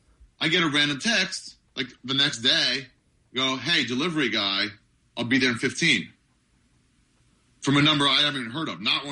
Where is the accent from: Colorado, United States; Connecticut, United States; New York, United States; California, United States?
California, United States; Los Angeles; I'm like, I'm from Los Angeles.